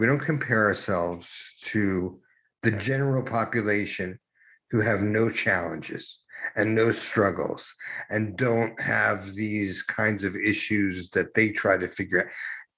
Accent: New York, United States; accent: New York; My New York accent really came back.

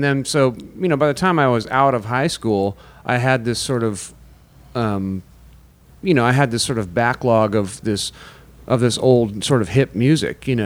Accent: Sacramento, California, United States; Because I'm from Sacramento, and there was more places to play in San Francisco. And you know, Sacramento is just, you know, it's like an hour and a half away.

